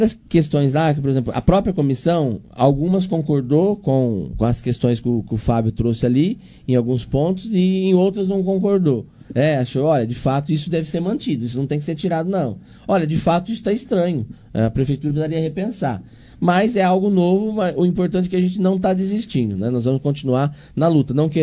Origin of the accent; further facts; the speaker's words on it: Monte Alto, São Paulo, Brazil; Sim, eu nasci em Monte Alto